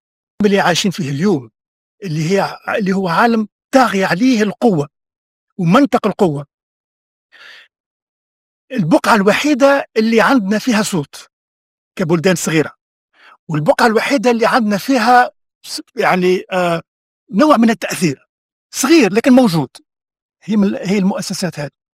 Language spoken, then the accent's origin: Arabic; Tunisia; انا كتونسي